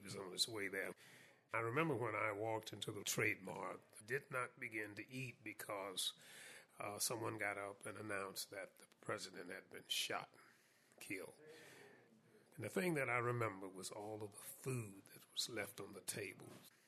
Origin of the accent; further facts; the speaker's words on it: Dallas, Texas, United States; from Dallas, Texas.